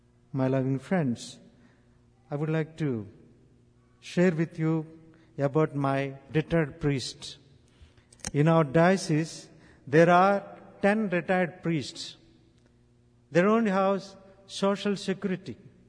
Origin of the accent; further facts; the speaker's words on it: India; I come from India. I am a diocesan pastor.